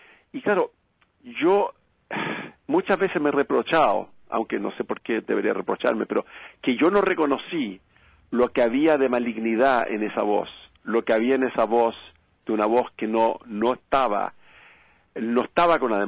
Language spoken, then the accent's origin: Spanish; Chile; now in United States; Me temo de que aquí todavía que nos queda a nosotros en Estados Unidos, y me siento norteamericano como chileno